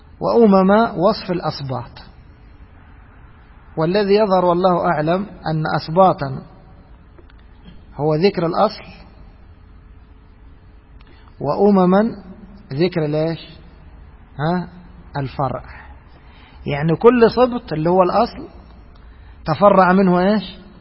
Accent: Egypt; هي موجود هذا مشهور عندنا في مصر طائر السماني

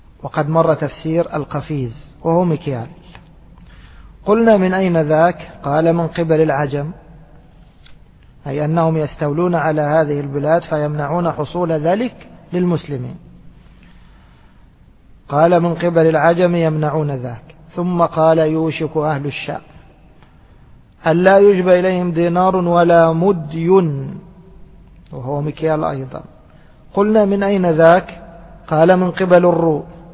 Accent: Egypt; احنا نقول عندنا في مصر بلاش بالكبشة

